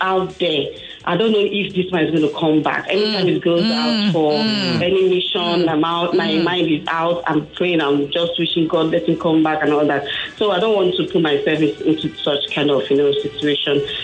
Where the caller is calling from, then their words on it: Abuja, Federal Capital Territory, Nigeria; I'm calling from Abuja.